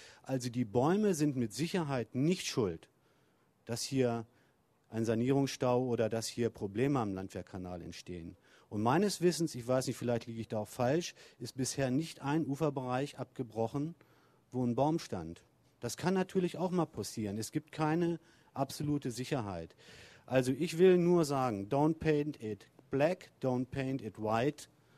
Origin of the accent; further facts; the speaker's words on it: Göttingen, Lower Saxony, Germany; Ich bin kein Berliner, ich komme aus Göttingen